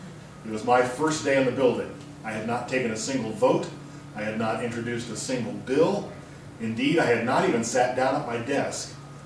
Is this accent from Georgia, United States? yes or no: no; Columbus, Ohio, United States; I'm from Columbus, Ohio. I'm on the faculty at Trinity Lutheran Seminary there.